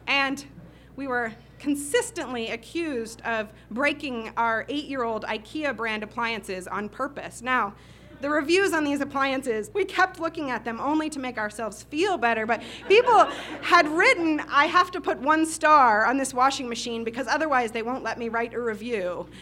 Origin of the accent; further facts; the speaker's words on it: Midwest, United States; to the Midwest, where I'm from, my hometown. My family's farm